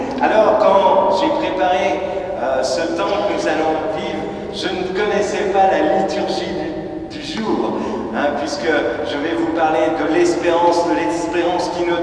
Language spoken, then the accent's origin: French; Paris, Île-de-France, France; dans ce quartier où j'ai grandi, à Porte-d'Aubervilliers, une petite école de secteur.